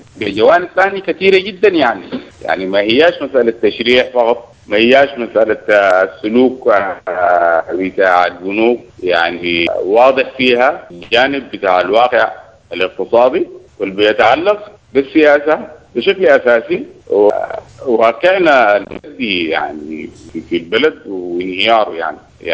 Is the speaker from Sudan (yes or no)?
yes; Sudan; إنه نحن ما عندنا مخرج من المأزق اللي إحنا موجودين فيه كسودانيين